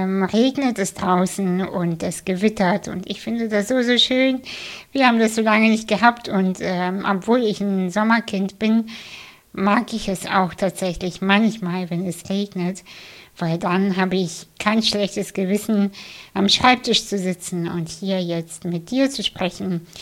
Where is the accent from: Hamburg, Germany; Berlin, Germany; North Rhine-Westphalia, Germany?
Hamburg, Germany; ich bin aus Hamburg